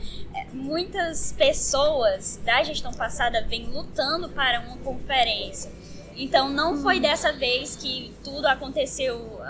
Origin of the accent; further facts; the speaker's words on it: Buriticupu, Maranhão, Brazil; eu sou do estado do Maranhão, de uma cidade chamada Buriticupu